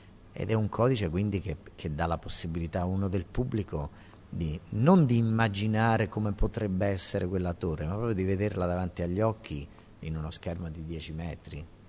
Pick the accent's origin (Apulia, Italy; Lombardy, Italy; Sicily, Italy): Apulia, Italy; Il diritto di poggiare i piedi sul suolo della mia terra non dovrebbe essere negato a nessuno. E in Capitanata